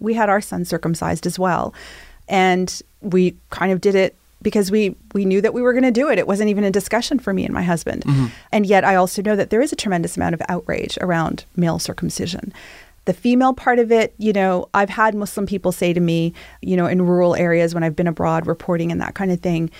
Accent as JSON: {"language": "English", "town": "Toronto", "region": "Ontario", "country": "Canada", "tie": "born or raised there", "said": "I've never heard that for young girls growing up in Toronto, born and raised here, that FGM is the thing that they're worried about."}